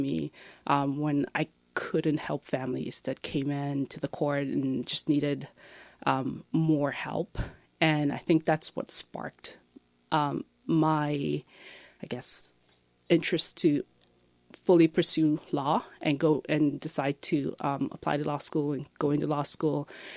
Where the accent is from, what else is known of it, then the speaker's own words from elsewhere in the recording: Tanzania; now in United States; And I came to emigrated to the United States. I'm originally from Tanzania.